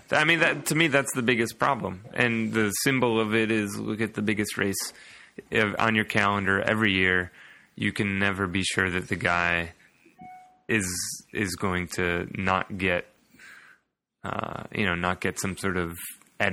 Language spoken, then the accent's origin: English; Lambertville, Michigan, United States; Truthfully, I'm really from Lambertville, Michigan.